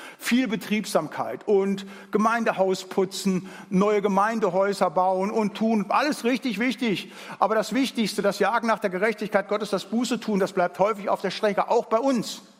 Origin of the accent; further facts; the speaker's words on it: North Rhine-Westphalia, Germany; ich komme aus dem Siegerland